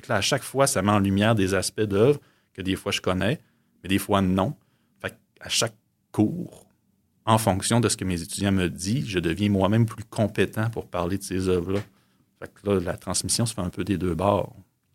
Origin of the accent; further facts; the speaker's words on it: Quebec, Canada; la culture française, c'est notre culture d'origine en tant que Québécois francophone